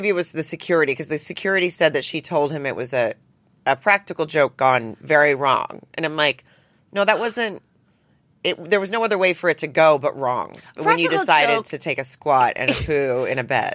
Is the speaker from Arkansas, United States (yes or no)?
yes; Arkansas, United States; I grew up in Arkansas. I mean, I went camping.